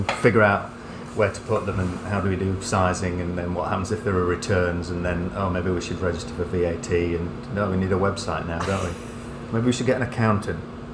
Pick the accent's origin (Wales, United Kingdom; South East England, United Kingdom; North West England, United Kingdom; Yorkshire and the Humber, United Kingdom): Yorkshire and the Humber, United Kingdom; You know, we're from Yorkshire, so